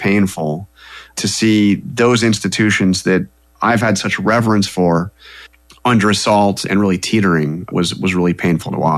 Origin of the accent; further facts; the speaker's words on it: United States; I'm an American.